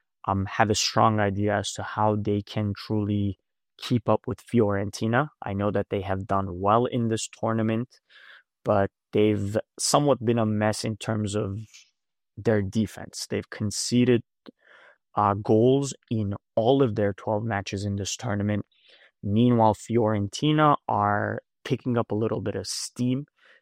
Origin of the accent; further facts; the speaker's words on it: Turkey; But from a nationality standpoint, I would have wanted them to proceed for Turkey's chances of, you know, bet